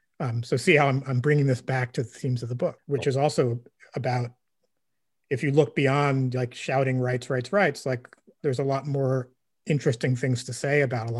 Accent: Brooklyn, New York, United States; that's maybe just partly growing up in Brooklyn. Like this is not how we interact with each other, right?

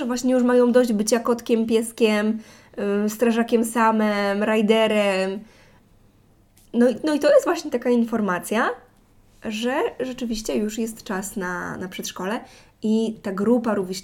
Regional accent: Silesian Voivodeship, Poland; U nas na Śląsku tak się mówi.

